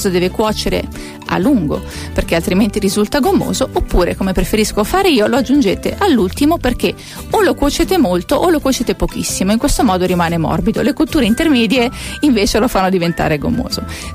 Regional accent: Rimini, Emilia-Romagna, Italy; quella che si fa anche nella mia terra, nella mia Rimini, con il pesce ovviamente di pescato fresco e stagionale

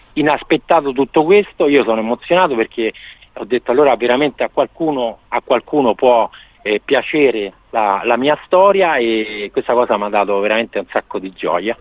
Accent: Sabaudia, Lazio, Italy; e tutta Sabaudia, perché qui ha risposto tutta Sabaudia, perciò tutto il mio paese ha risposto in modo positivo

